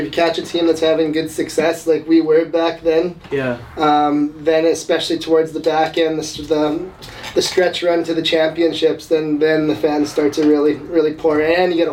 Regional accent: Leduc, Alberta, Canada; I am 33 years old. I'm from Leduc, Alberta.

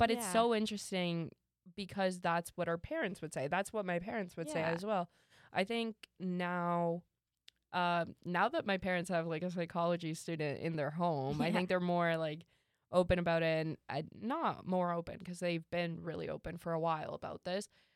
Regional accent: Canada; growing up in Canada, there's more of a different culture regarding that.

